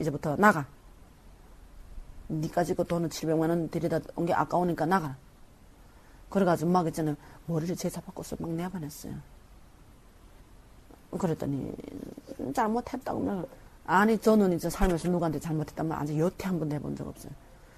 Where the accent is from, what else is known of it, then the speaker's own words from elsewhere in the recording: North Korea; also born or lived in China; 우리는 북한 사람이길래